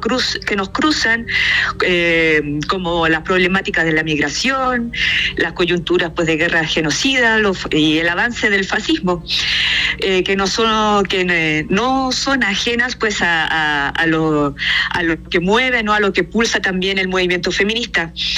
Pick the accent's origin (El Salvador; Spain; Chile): Chile; now in Mexico; Aparte, pues yo soy chilena, pero ya vivo acá en México hace muchísimos años